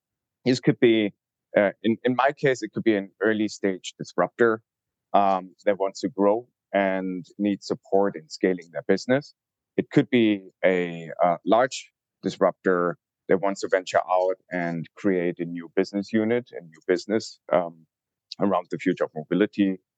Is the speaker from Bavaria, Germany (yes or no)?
yes; Munich, Bavaria, Germany; moved away as an adult; now in United States; originally I was born in Munich, and that's where I grew up and then went to college. And then about 10 years back, I came here to the U.S.